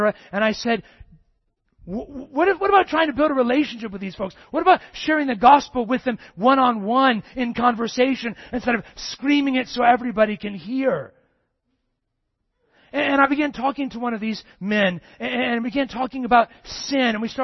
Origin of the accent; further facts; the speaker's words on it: Circleville, Ohio, United States; I remember a couple of years ago, I was in my hometown, Circleville, Ohio, for the Circleville Pumpkin Show.